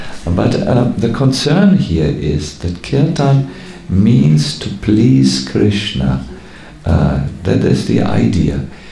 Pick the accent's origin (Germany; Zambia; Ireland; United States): Germany; North Germany; English is a second language; I come from North Germany, and we are a little honest always.